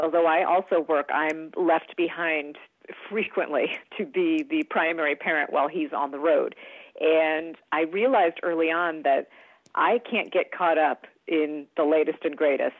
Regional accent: East Coast, United States; because I live in California, but I'm from the East Coast.

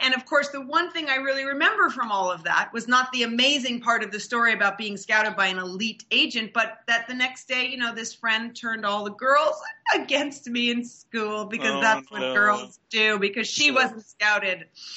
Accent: Manhattan, New York, United States; growing up in Manhattan, my mother took me just all around to different performances

